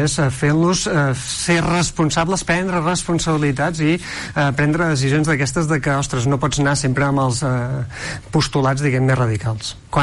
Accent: Vic, Catalonia, Spain; Jo sóc de Vic, deixo-m'ho dir d'entrada.

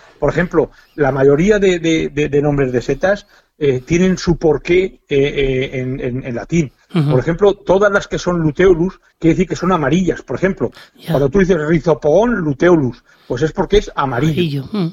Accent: Montanejos, Valencian Community, Spain; Mi pueblo, Montanejos, es turístico. Buah. Y bueno, está relativamente cerca de Valencia, porque está a 90 kilómetros de Valencia.

